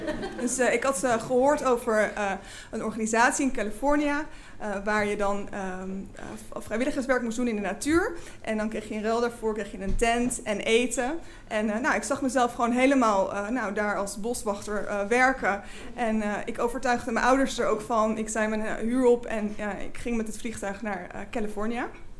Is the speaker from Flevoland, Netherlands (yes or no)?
yes; Flevoland, Netherlands; Ik groeide op in Flevoland en had een hele fijne jeugd.